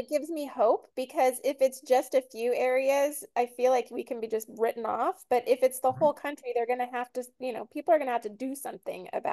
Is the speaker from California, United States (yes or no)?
yes; California, United States; I'm from Southern California, and so they get hit by pretty much everything except for hurricanes.